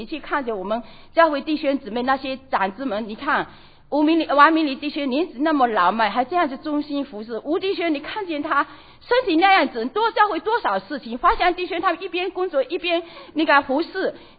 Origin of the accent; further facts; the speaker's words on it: Fujian, China; 很多都是我们福建人，我们以前的传统，以前的教育